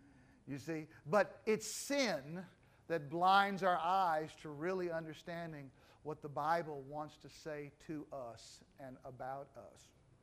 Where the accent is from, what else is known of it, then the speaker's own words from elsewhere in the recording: United States; now in Philippines; Living here in the Philippines the last year has helped me understand Americans and understand myself as an American so much more